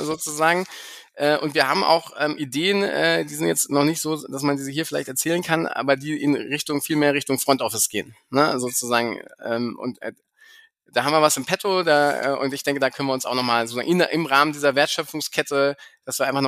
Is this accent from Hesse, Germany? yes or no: yes; Hesse, Germany; Ich komme ja hier aus dem Taunus und habe natürlich einen Bezug zu Frankfurt, habe da auch jahrelang gearbeitet